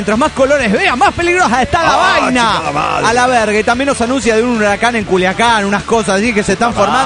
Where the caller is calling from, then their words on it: Ferrara, Emilia-Romagna, Italy; Spanish is a second language; de Ferrara, Italia.